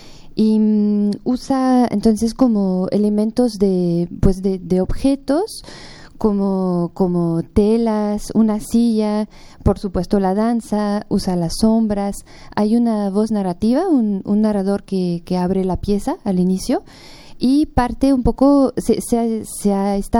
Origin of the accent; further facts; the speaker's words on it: France; now in Mexico; Yo soy de Francia, tengo 12 años viviendo en México, pero como nací en Francia